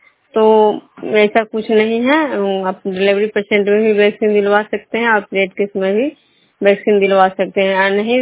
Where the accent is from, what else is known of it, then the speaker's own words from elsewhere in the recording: Vishnupur, Bihar, India; मैं बिष्णुपुर ग्राम नालंदा जिला नगर नौसा प्रखंड के निवासी हूँ।